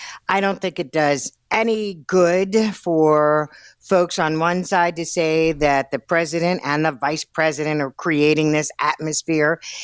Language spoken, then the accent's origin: English; Pittsburgh, Pennsylvania, United States; for those of us who were born in Pittsburgh, born and bred in Pittsburgh, we bleed black and gold.